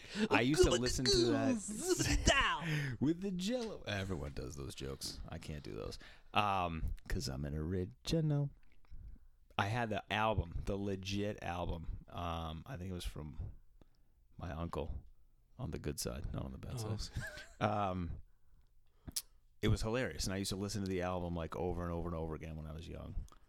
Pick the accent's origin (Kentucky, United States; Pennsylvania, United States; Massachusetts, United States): Massachusetts, United States; Boston; We're from Boston. That's close enough.